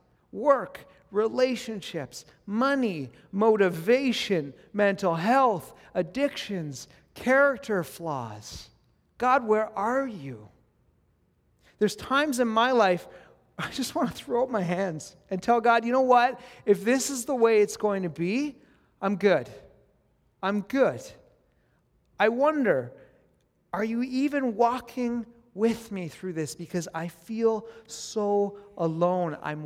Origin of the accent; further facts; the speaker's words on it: Edmonton, Alberta, Canada; I grew up in Edmonton, and I went to Beulah Alliance Church